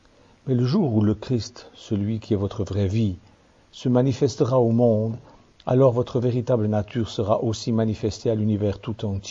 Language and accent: French; Switzerland; Je suis suisse